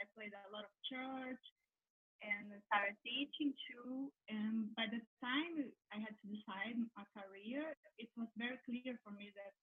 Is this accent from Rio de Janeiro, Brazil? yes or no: no; Belo Horizonte, Minas Gerais, Brazil; I'm from Brazil. I'm from a city called Belo Horizonte. It's not that known, but it's very close to São Paulo and Rio.